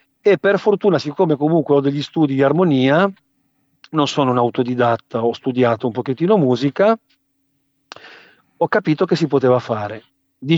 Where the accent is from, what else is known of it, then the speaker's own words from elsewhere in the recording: Genoa, Liguria, Italy; io sono genovese, in realtà d'adozione genovese, nel senso che sì, che sono nato qui, però mi sento anche siciliano perché i miei genitori sono arrivati qua a Genova negli anni 70, quando il triangolo industriale era Torino, Milano e Genova.